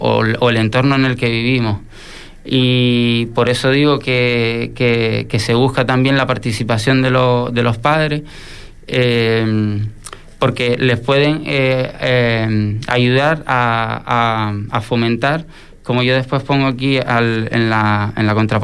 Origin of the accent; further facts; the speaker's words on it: Canary Islands, Spain; born there; now in Fuerteventura, Spain; yo nací en Gran Canaria, pero bueno, ya desde que llegué aquí a la isla